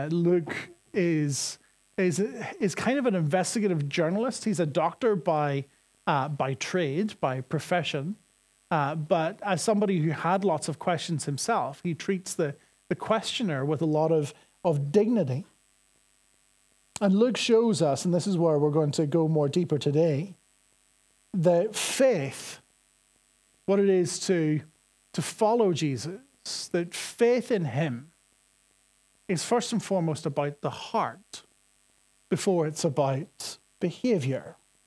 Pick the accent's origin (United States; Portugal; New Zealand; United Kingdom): United Kingdom; Northern Ireland; accent: Northern Irish; You're going to have to forgive my Northern Irish accent for the entirety of this series, because I say the verb to look and the male name look the same.